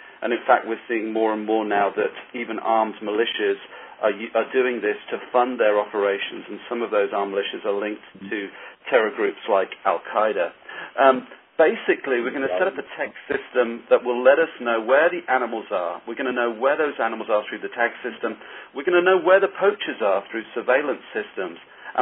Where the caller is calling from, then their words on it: Mountain View, California, United States; I'm calling you from Mountain View, California, the home of Google.